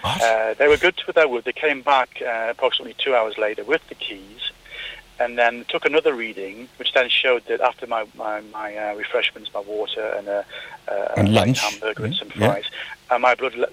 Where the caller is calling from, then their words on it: Alicante, Valencian Community, Spain; I'm from Alicante.